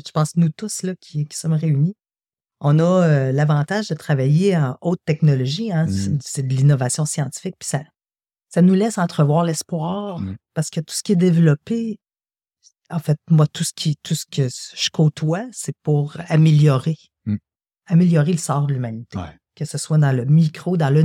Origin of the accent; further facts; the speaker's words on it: Quebec, Canada; nous, on est des Canadiens, puis on est des Québécois et des Canadiens